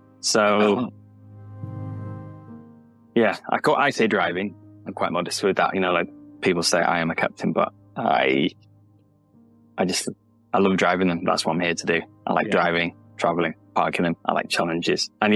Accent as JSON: {"language": "English", "region": "Yorkshire and the Humber", "country": "United Kingdom", "tie": "born there", "said": "Well, I was born in Yorkshire, so it is England."}